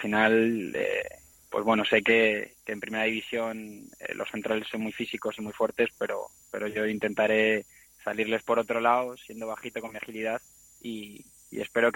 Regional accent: Madrid, Community of Madrid, Spain; yo soy de Madrid también y aquí somos todos del mismo sitio

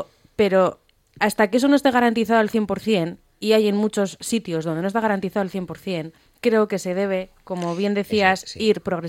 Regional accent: Basque Country, Spain; yo soy de Ezkerraldea, ¿eh?

